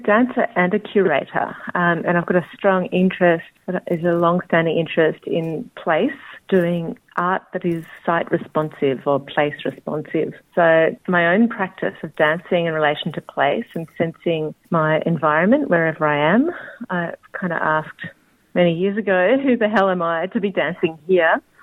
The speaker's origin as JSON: {"language": "English", "town": "Ferntree Gully", "region": "Victoria", "country": "Australia", "tie": "born there", "said": "I'm a non-Indigenous woman with a mix of European ancestries. I was born actually in Ferntree Gully in the foothills of the Dandenongs, which is Koranwarabul in Woiwurrung language."}